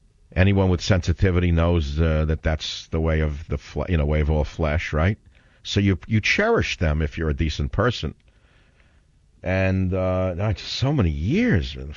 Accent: New York, United States; born there; accent: New York; moved away as an adult; now in San Francisco, United States; I mean, I was born in New York, but truthfully, I fled New York a long time ago. But I love New York.

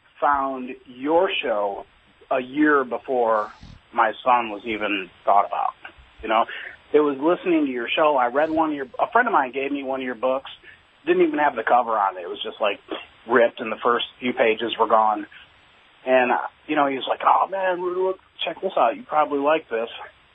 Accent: Detroit, Michigan, United States; I was a gang member growing up in Detroit.

